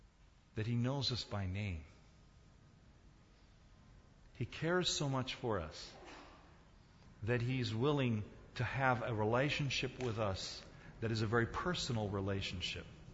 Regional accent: South Korea; now in United States; As a child growing up in Korea

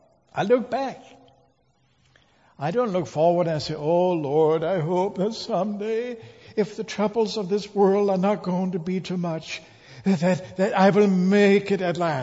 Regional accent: Denmark; English is a second language; now in United States; because I'm from Denmark, I grew up with a game called soccer, not American football.

